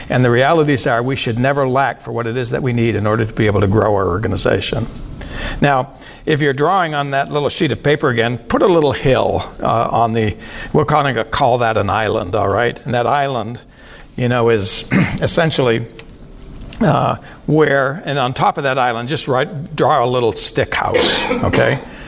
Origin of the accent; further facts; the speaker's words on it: Maine, United States; I grew up in Maine, and I remember as a child, my grandfather was a fisherman